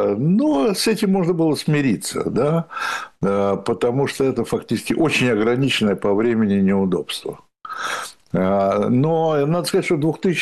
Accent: Moscow, Russia; я как бывший москвич могу сказать

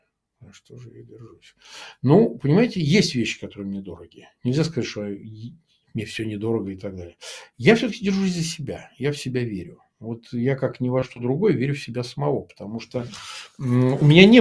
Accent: Samara, Samara Oblast, Russia; moved away; на набережной у себя на родине в Самаре

